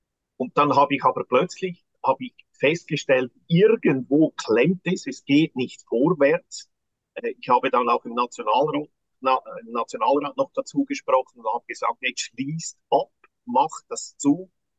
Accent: Lucerne, Switzerland; ich bin ja ein Luzerner

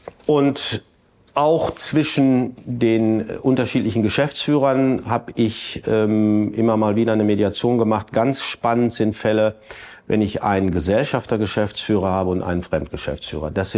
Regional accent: Bielefeld, North Rhine-Westphalia, Germany; wir stammen hier aus Bielefeld und in Bielefeld wird nicht nur seit kurzem, aber im Moment sehr intensiv viel umgebaut.

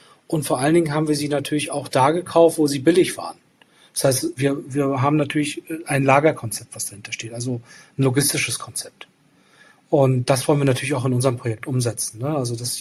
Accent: Rostock, Mecklenburg-Vorpommern, Germany; dann Rostock als meine Heimatstadt

